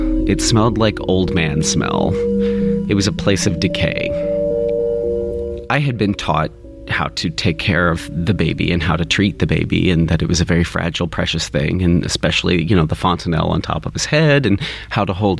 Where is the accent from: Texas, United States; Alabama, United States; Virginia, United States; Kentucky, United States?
Kentucky, United States; I grew up in Kentucky. My dad is a Kentuckian.